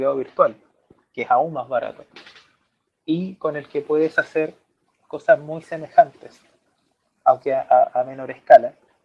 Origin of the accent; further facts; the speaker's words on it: Chile; yo no soy argentino, yo soy chileno